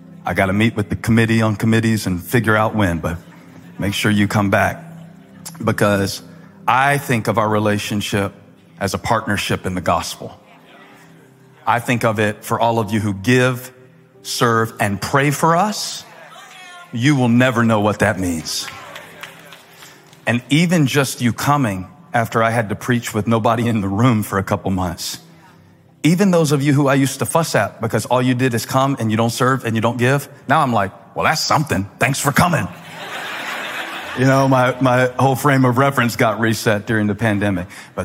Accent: Moncks Corner, South Carolina, United States; Y'all know I'm from Monk's Corner when I start saying, we're coming to Glendale, Arizona.

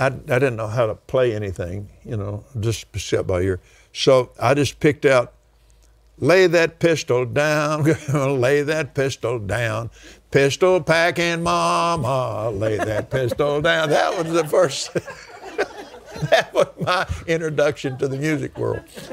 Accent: Lubbock, Texas, United States; born there; And I was born in Lubbock, Texas, December the 6th, 1936.

